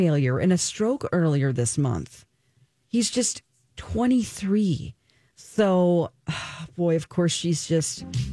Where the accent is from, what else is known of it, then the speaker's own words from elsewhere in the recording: California, United States; born there; I believe my parents mentioned that they had been to some because I'm a Californian. Yeah. My family is from California, and I was born there.